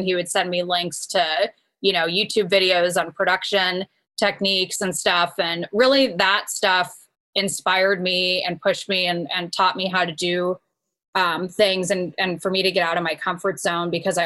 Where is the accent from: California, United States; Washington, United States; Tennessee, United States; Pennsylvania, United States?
California, United States; we're both from the same area, Northern California. We're both from Marin County.